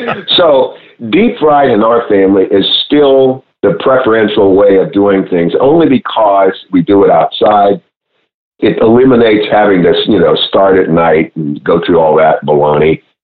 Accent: Pennsylvania, United States; I grew up in Pennsylvania, so we didn't have cornbread.

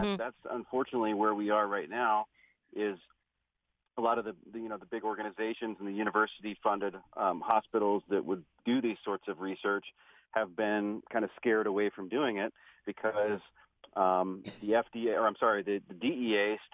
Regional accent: Kentucky, United States; also born or lived in Indiana; I'm actually from Kentucky, but spent most of my life in Indiana.

